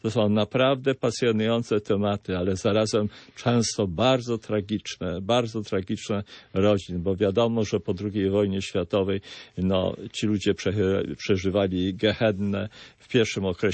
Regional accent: Poznań, Greater Poland Voivodeship, Poland; ja jestem z Poznania

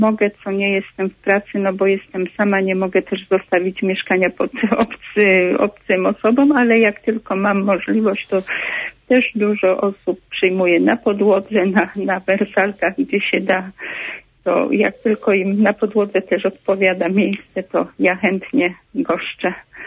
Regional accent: Częstochowa, Silesian Voivodeship, Poland; A jako częstochowianka jest ich bardzo dużo

